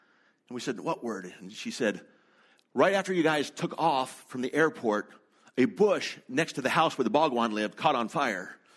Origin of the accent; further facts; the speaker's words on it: Oregon, United States; Growing up in Oregon, it was not uncommon.